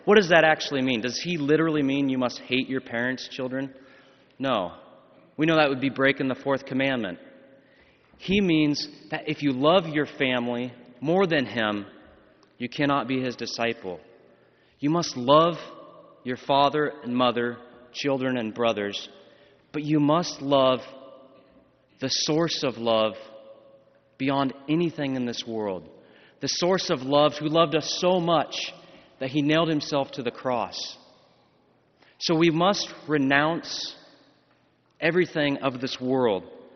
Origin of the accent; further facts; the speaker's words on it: Lincoln, Nebraska, United States; I'm originally from Lincoln, Nebraska, and I will be, God willing, ordained a priest in May.